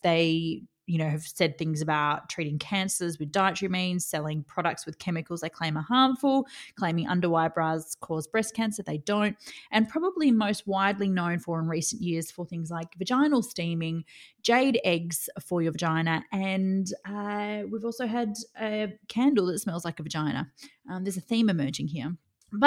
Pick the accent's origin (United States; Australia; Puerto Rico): Australia; I'm Australian. I like the heat.